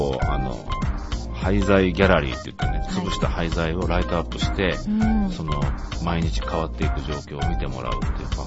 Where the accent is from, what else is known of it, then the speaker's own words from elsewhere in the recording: Osaka, Japan; 僕は大阪のアメリカ村というところで生まれ育って